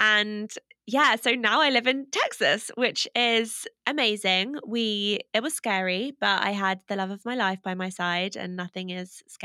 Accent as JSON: {"language": "English", "country": "United Kingdom", "lives_now": "United States", "said": "So they love that we're British, which definitely helps."}